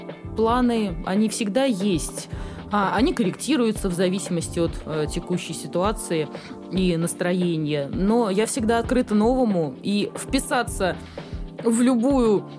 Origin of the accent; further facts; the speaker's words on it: Saint Petersburg, Russia; Северная столица... Моя малая родина. Пока здесь останусь.